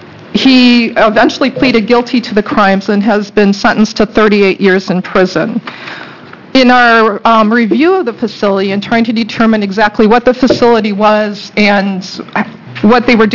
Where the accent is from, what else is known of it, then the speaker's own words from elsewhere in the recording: Hillsborough, United States; I'm from Hillsborough